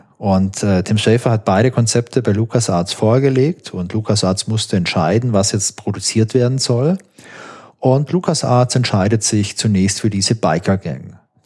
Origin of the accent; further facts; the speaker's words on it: Baden-Württemberg, Germany; Ich komme ja aus Baden-Württemberg. Ich war ja nicht in Hessen in der Schule.